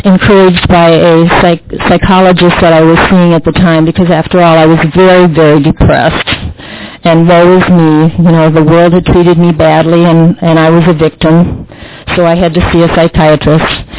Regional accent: Minnesota, United States; moved away as an adult; also born or lived in Iowa; I moved to Michigan from Minnesota and Iowa, where I'd grown up, to teach school.

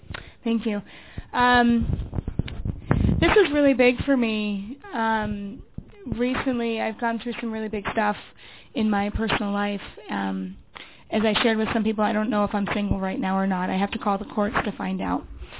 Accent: Utah, United States; And so I'm from Utah, and I booked my flight

